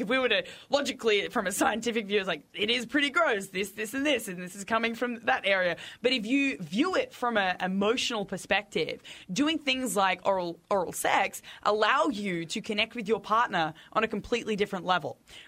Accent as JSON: {"language": "English", "country": "Australia", "said": "I'm from Australia."}